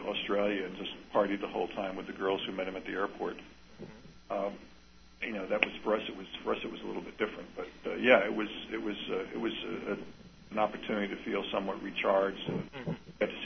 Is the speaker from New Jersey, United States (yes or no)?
yes; New Jersey, United States; I mean, I grew up in New Jersey, and there were a lot of black people around